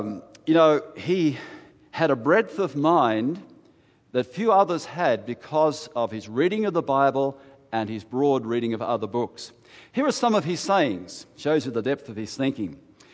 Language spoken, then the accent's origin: English; Australia; When he knew I was an evangelist from Australia, come home, a fellow evangelist, and I had two beautiful evenings with him.